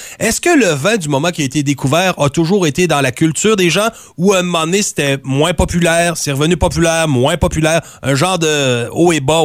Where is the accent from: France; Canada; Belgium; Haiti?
Canada; Quebec; en tant que bon petit Québécois qui a été école